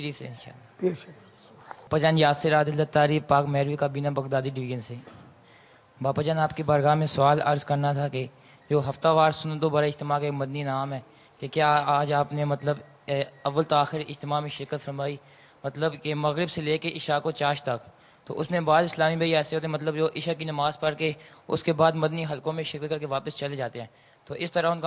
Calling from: Mandi Bahauddin, Punjab, Pakistan; میرا تعلق منڈی بولدین سے ہے۔

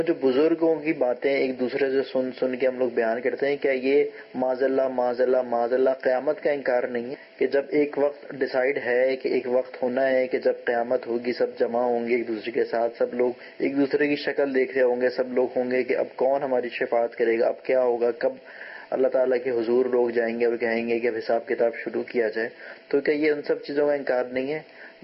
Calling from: Karachi, Sindh, Pakistan; اور میں باب المدینہ کراچی سے بات کر رہا ہوں.

